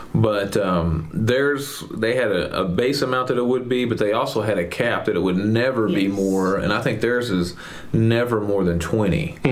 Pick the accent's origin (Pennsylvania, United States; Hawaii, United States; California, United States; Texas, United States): Texas, United States; Mount Pleasant; but I grew up in Mount Pleasant, Texas.